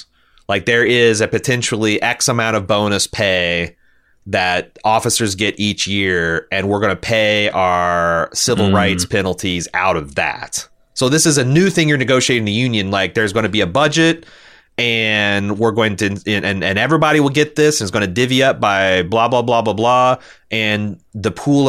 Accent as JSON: {"language": "English", "town": "New York City", "region": "New York", "country": "United States", "said": "I'm from New York City, which goes without saying is a horribly policed city"}